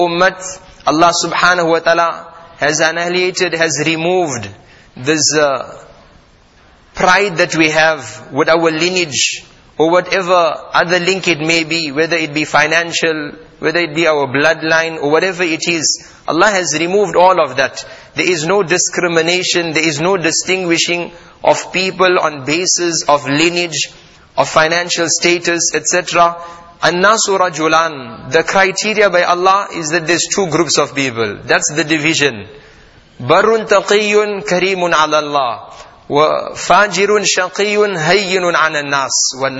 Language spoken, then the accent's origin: English; South Africa; That I'm a South African, or you're a person is an American